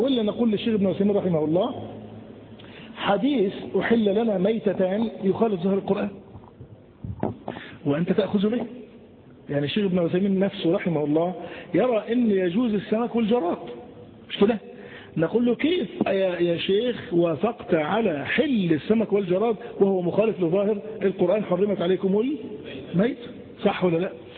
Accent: Egypt; ليس مشهورا عندنا في مصر

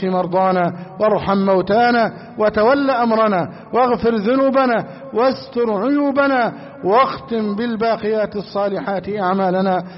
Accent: Egypt; اللهم احفظ بلدنا مصر

